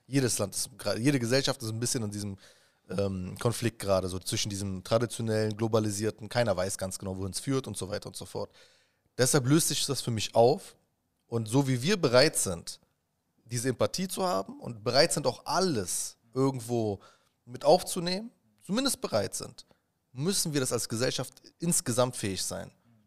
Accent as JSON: {"language": "German", "region": "Berlin", "country": "Germany", "said": "ich komme aus Gegenden in Berlin oder ich bin noch jeden Tag da, die nennt man in unseren Medien No-Go-Areas, Neukölln, Sonnenallee."}